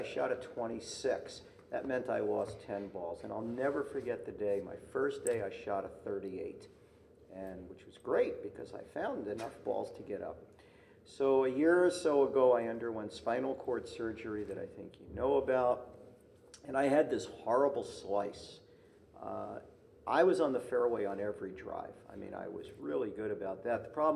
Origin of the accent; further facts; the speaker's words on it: Brooklyn, New York, United States; I grew up in Brooklyn, New York